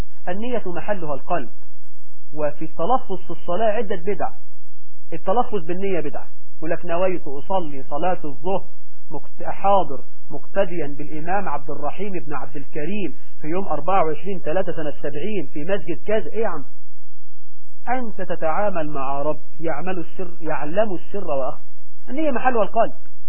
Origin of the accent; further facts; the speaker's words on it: Egypt; يعني لو واحد في الفلاحين عندنا في مصر بيته قدام الترعة